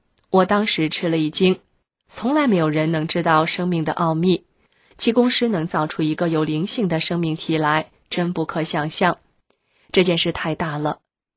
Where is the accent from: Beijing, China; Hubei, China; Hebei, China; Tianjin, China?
Beijing, China; 我小时候在北京郊区的农村住过几年